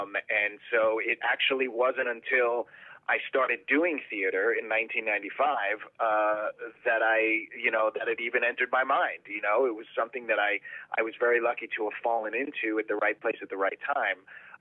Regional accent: Woodbury, New York, United States; born or raised there

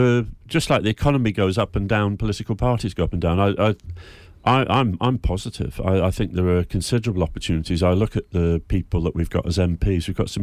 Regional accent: North East England, United Kingdom; I grew up in the North East, and I just remember back to the community I grew up

